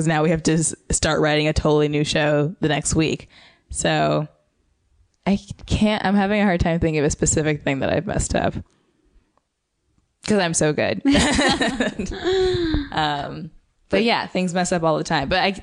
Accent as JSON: {"language": "English", "town": "Indianapolis", "region": "Indiana", "country": "United States", "tie": "born or raised there", "said": "No, I grew up in Indiana."}